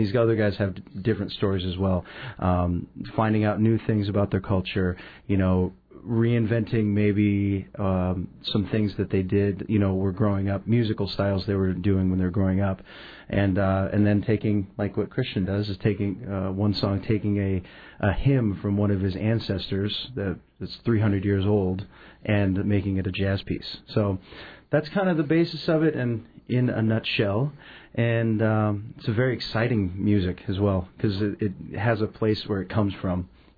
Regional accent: Sitka, Alaska, United States; for me, I was born and raised in Sitka. I grew up there listening to Thlinget songs for many years

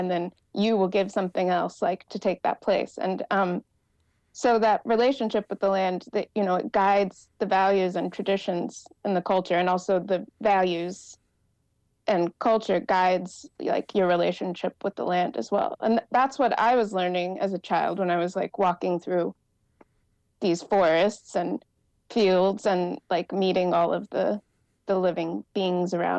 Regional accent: Oklahoma, United States; I'm from Oklahoma.

